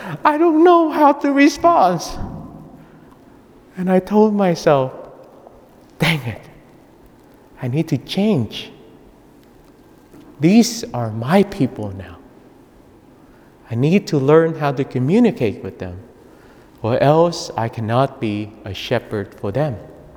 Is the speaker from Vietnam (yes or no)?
yes; Vietnam; first language vi; English is a second language; As you know, Vietnamese is my first language, and then I speak English.